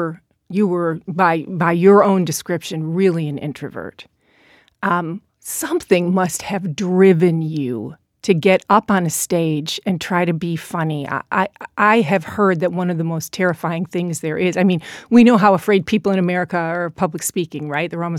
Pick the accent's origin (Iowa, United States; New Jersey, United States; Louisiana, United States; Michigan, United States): Michigan, United States; moved away; Actually, I've been here 30 years, but I was raised in Michigan.